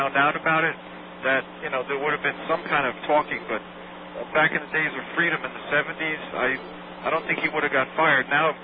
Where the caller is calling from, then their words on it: Long Island, New York, United States; Long Island, New York.